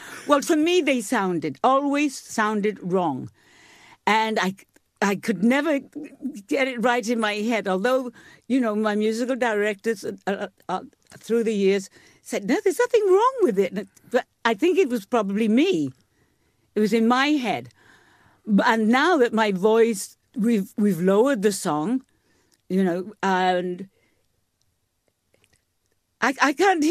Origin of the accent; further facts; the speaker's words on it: Wales, United Kingdom; I suppose because I couldn't say I'm a Welsh woman in New York.